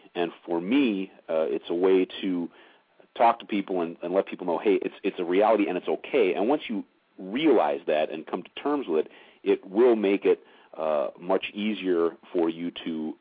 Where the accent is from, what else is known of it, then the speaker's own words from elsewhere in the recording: Milwaukee, Wisconsin, United States; Oh, yeah, my entire life. That is correct. Growing up in Beertown, USA, home of cheese and bratwurst